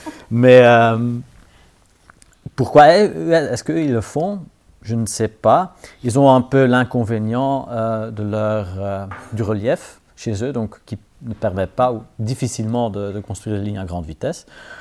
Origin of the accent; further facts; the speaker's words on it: Belgium; Entre autres, chez nous en Belgique